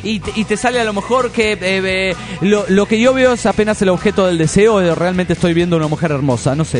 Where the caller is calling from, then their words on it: Puebla, Mexico; de Puebla.